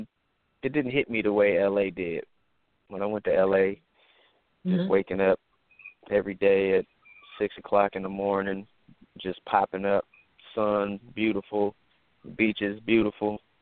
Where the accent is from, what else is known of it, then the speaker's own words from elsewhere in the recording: Inkster, Michigan, United States; now in Atlanta, United States; I'm from Inkster, Michigan. It's right outside Detroit. But for everybody else, might as well say Detroit.